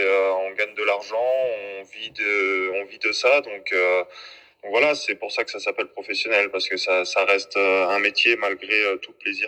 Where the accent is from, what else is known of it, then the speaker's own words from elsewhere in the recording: Megève, Auvergne-Rhône-Alpes, France; also born or lived in Sallanches / Annecy; je suis né à Sallanches, j'ai grandi, j'ai fait toute mon enfance à Megève, je suis allé à l'école à Megève jusqu'à mes 16 ans. Ensuite, à 16 ans, je suis parti à Annecy une année faire ma seconde dans un collège à Annecy.